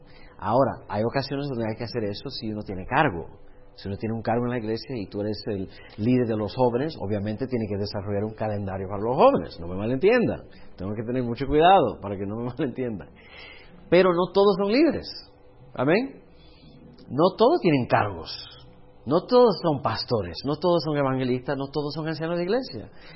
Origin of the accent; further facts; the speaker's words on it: the South, United States; born there; de lo más sur de los Estados Unidos, donde yo nací, a lo más norte de los Estados Unidos, casi llegando a Rusia